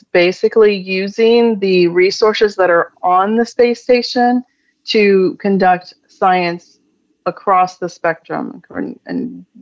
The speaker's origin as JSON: {"language": "English", "region": "Indiana", "country": "United States", "tie": "born or raised there", "said": "I grew up in Indiana, and I went to school at Purdue University in West Lafayette, where I studied industrial engineering."}